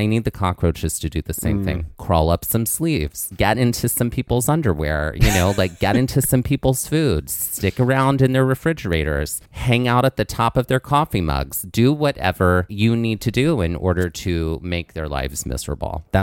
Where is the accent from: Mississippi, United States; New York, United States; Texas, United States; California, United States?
Mississippi, United States; Growing up in Mississippi, you either adjust yourself to the fact that not only are they enormous, but they also fly